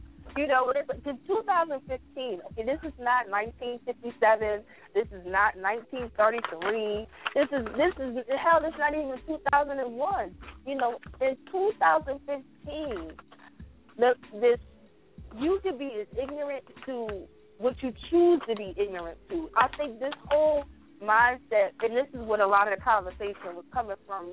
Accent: Newark, New Jersey, United States; You know, I grew up in Newark.

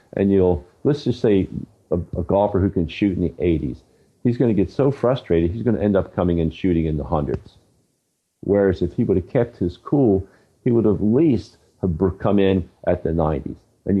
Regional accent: Baltimore, Maryland, United States; now in West Coast, United States; Way back when I was younger, I grew up in Baltimore, and Baltimore Orioles used to have great teams at that time.

